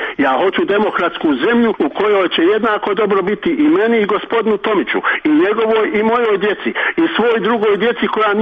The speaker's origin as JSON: {"language": "Bosnian", "country": "Bosnia & Herzegovina", "said": "kao njen građanin, kao Bosanac, kao gnostik, dakle ni vjersko, ni konfesionalno, ni etničko"}